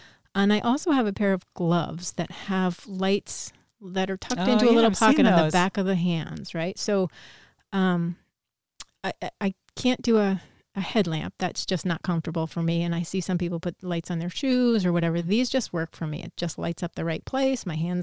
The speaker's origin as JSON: {"language": "English", "town": "Keene", "region": "New Hampshire", "country": "United States", "tie": "born or raised there", "said": "I grew up in Keene"}